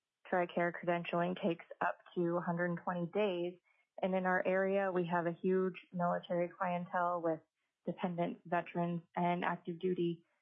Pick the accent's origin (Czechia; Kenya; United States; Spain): United States; Alaska; I grew up in Alaska, and after completing my schooling, made it back to the great state